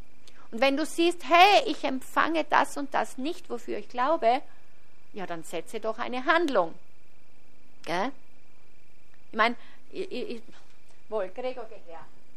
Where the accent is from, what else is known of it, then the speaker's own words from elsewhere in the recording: Austria; Hey, das bringt uns als Österreicher Ehre.